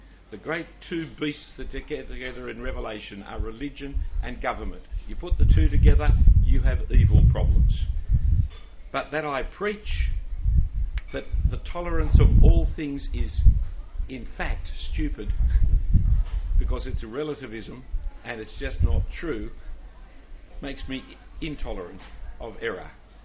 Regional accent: Australia; As an Australian, I'm for all protections for all peoples, but as a Christian, it's an irrelevance.

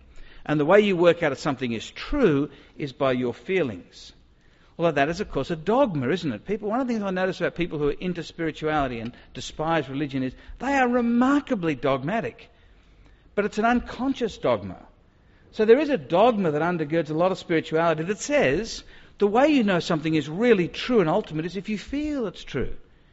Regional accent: Sydney, New South Wales, Australia; I'm from Sydney, born in King's Cross and proud of it. Quite an expensive little hospital in King's Cross, but it sounds really tough to say I was born in King's Cross.

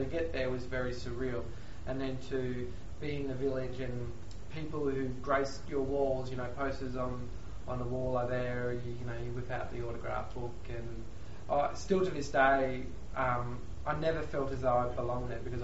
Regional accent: Australia; I felt a connection being an Australian watching... the replay of Anna Mears' presentation

